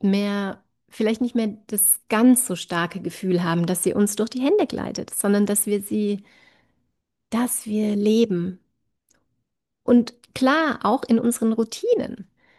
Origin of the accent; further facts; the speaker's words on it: Bavaria, Germany; Also bei uns in Bayern ist es ja so, dass ab August die Sommerferien anfangen